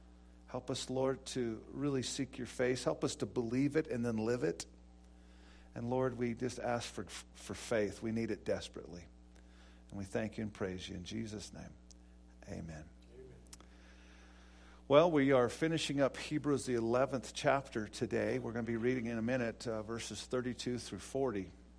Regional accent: Montana, United States; Fort Benton lies on the Missouri River, just about, 60, 70 miles from my hometown.

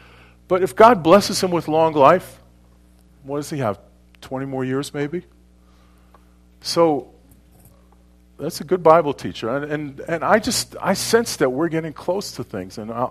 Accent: New York, United States; I'm from New York. I'm cynical. New Yorkers are cynical.

